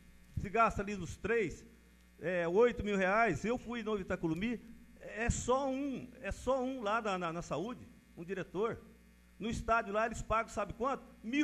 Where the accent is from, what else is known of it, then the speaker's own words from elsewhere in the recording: Rio Bom, Paraná, Brazil; Porque nós somos do Rio Bom e nós somos brasileiros que não desiste fácil. Nós somos brasileiros, além de ribonense, nós não desistimos.